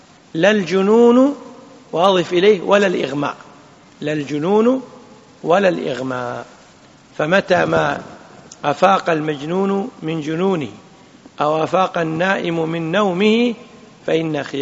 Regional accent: Kuwait; عندنا بالكويت يقولون إيش علاقتك في الموضوع؟ هذه هي نفسها.

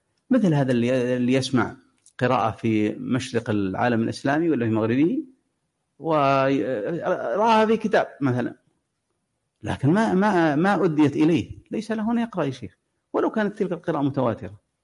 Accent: Mecca, Makkah Province, Saudi Arabia; كان عندنا في مكة

